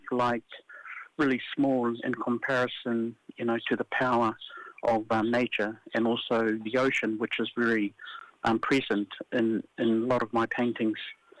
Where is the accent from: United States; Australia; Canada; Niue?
Niue; born there; also born or lived in New Zealand; I'm an artist, painter, drawer, and poet. And I was born in Niue, but I've been living in New Zealand for most of my adult life, and I moved back to Niue 8 years ago.